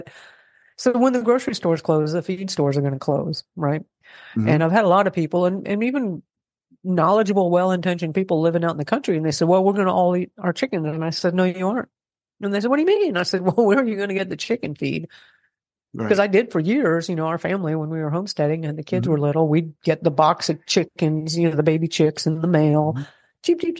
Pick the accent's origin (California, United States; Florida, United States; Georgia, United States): Florida, United States; Well, I grew up in South Florida and my family was kind of poor.